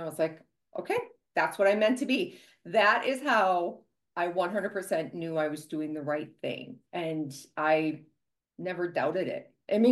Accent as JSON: {"language": "English", "region": "Wisconsin", "country": "United States", "tie": "born or raised there", "said": "I was born here in Wisconsin, where I now reside again in my hometown. And we grew up dairy farming, milking cows, baling hay, picking rocks."}